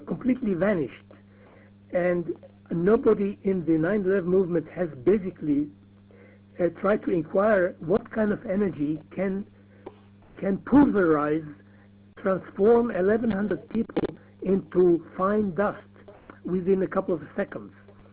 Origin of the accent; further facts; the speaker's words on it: Israel; now in Iceland; My parents are Jews from Germany who immigrated to Palestine. I was brought up in Palestine before the State of Israel was established.